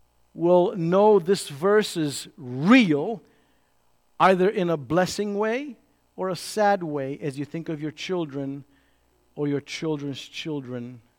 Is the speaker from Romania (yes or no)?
yes; Romania; English is a second language; now in Chicago, United States; Whether it's the accent, where you from? Chicago. No. Where are you really from? Romania. Okay. They know because it's been imprinted in me.